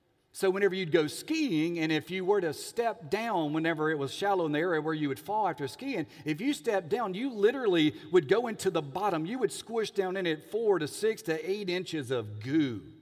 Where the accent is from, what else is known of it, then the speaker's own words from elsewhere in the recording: Alexandria, Louisiana, United States; When I was growing up in Alexandria, Louisiana, I had my brother right here, my mother right here, and we lived about 12 minutes from Kincaid Lake.